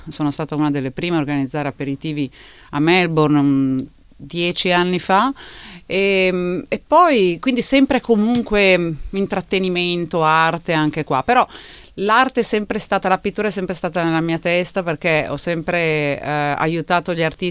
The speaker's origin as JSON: {"language": "Italian", "town": "Asti", "region": "Piedmont", "country": "Italy", "lives_now": "Australia", "said": "vengo da Asti e da un po' ho intrapreso questa carriera verso la pittura"}